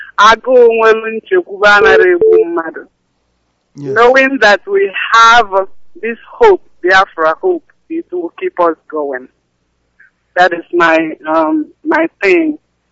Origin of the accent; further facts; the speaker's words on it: Ubuta, Nigeria; now in Atlanta, United States; I live in Atlanta, and I come from Ubuta, and Biafra land.